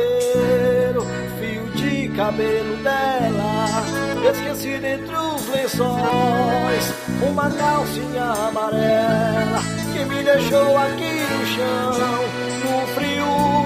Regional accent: Bahia, Brazil; Alô, Lajeta Bocal, minha terra natal, Bahia.

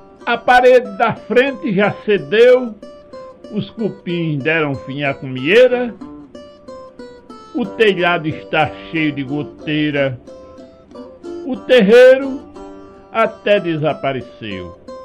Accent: Bezerros, Pernambuco, Brazil; Pernambuco, mais precisamente no sítio Frutuoso, em Bezerros, lugar onde nasci e ali fui criado e constituí família

